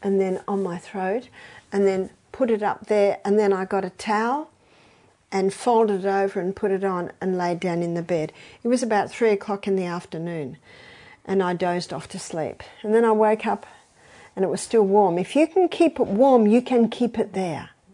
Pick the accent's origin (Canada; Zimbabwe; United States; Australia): Australia; I'm Australian. This is Scotland.